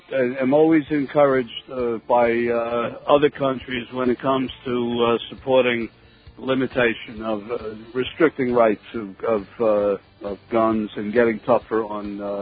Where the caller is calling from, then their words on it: Long Island, New York, United States; Long Island.